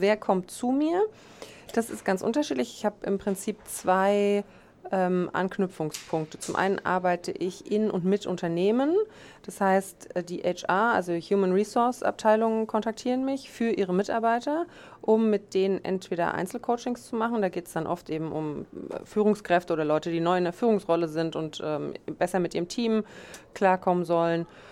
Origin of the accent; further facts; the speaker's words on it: Dresden, Saxony, Germany; now in Neu-Isenburg, Germany; Ich bin 41 Jahre. Ich komme ganz ursprünglich mal aus Dresden, lebe aber mittlerweile hier um die Ecke in Neu-Isenburg